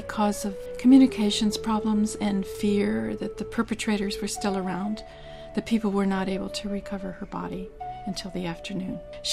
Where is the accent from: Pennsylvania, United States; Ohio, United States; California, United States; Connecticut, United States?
Ohio, United States; Dayton; Sister Dorothy, who happens to be from my hometown, Dayton, Ohio, and was baptized in the same church as I was